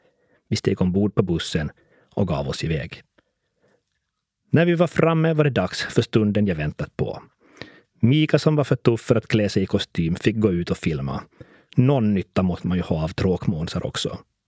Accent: Kokkola, Central Ostrobothnia, Finland; now in Larsmo, Finland; och idag är jag lyssnarnas sommarpratare. Jag är hemma från Monäsen i Karleby

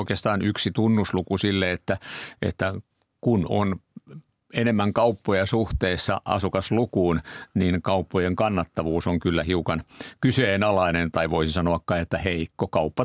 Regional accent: Pirkanmaa, Finland; Ja siksi sanoisin, että olen pirkanmaalainen.

